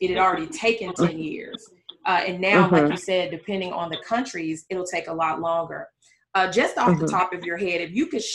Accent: Alabama, United States; I grew up in Alabama, so I can say

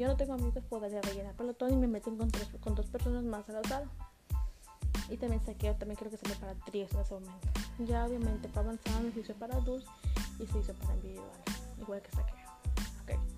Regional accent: Yucatán, Mexico; Entonces yo soy yucateca, oficialmente yucateca, me enorgullece.

